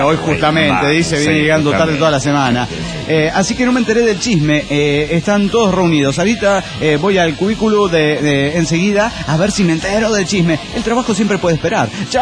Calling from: Puno, Peru; de Puno, Perú.

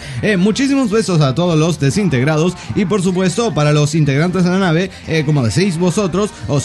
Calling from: Vitoria, Basque Country, Spain; de Vitoria, España.

